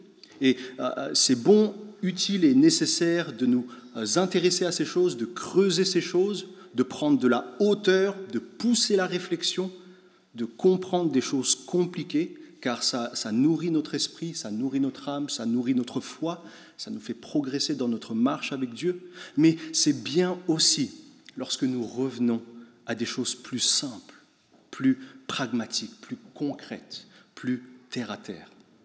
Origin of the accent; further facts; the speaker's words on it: Belgium; est aussi une réalité chez nous en Belgique.